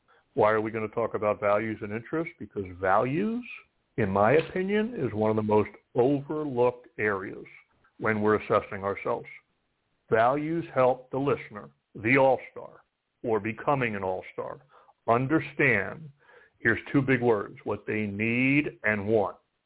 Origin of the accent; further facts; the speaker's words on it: East Coast, United States; you know, I'm from the East Coast